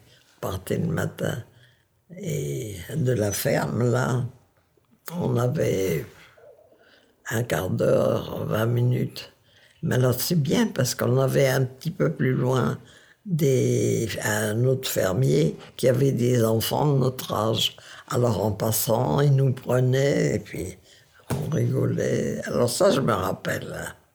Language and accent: French; Dottignies, Wallonia, Belgium; born there; Je suis née à Dottigny, en Belgique, en 1924. 97 cette année.